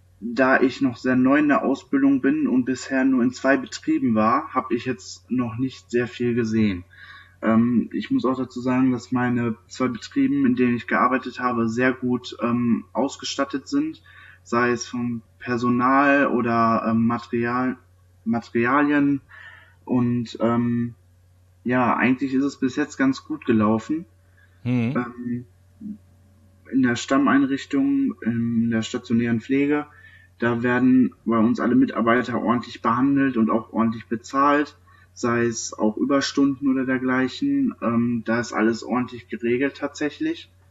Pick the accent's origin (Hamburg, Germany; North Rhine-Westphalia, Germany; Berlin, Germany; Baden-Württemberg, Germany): North Rhine-Westphalia, Germany; Ich komme aus der Nähe von Neheim